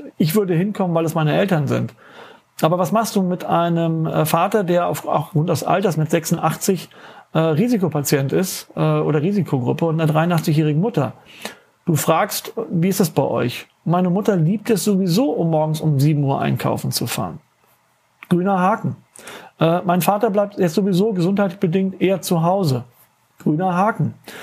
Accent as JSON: {"language": "German", "town": "Flensburg", "region": "Schleswig-Holstein", "country": "Germany", "tie": "born or raised there", "said": "In meiner WhatsApp-Gruppe eben aus meiner Heimatstadt Flensburg"}